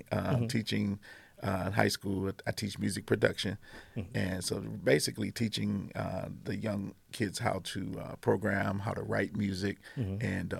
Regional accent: Toledo, Ohio, United States; Born and raised in Toledo.

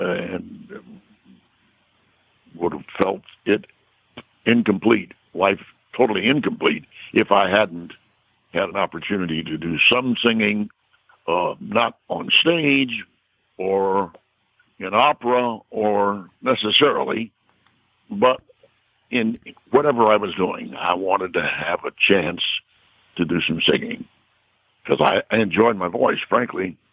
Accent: Ann Arbor, Michigan, United States; I was born and raised in Ann Arbor, as you just said, and I always enjoyed singing, even as a youngster

